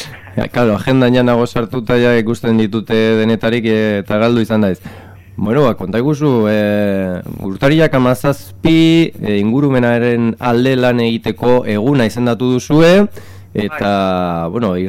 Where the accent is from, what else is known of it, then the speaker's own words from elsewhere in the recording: Nouvelle-Aquitaine, France; Iparraldekoa gara, hombre.